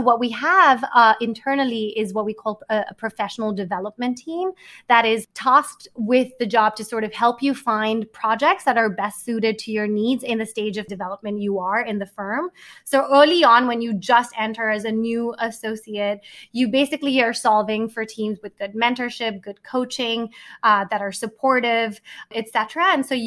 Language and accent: English; Mumbai, Maharashtra, India; now in New York, United States; I grew up in Bombay. I moved to Manhattan. I'm very used to like big city life